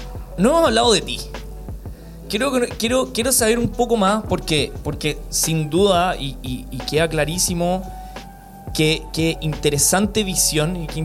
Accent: Peru; born there; viviendo en Perú, habiendo nacido en Perú

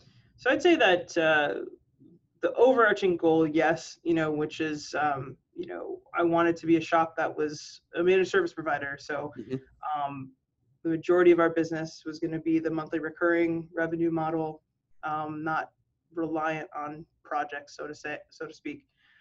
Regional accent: Bristol, Connecticut, United States; Yeah, I grew up in Bristol, Connecticut.

